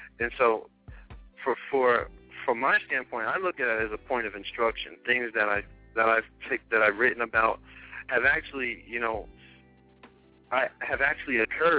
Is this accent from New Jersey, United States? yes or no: yes; Plainfield, New Jersey, United States; because growing up in Plainfield and ultimately living in Piscataway, those are two different worlds.